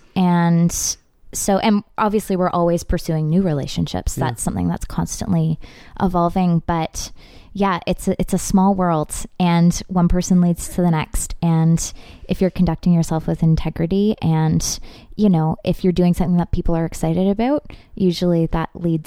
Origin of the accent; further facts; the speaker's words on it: Oakville, Ontario, Canada; Cause I grew up in Oakville and you know, country isn't big in the GTA necessarily.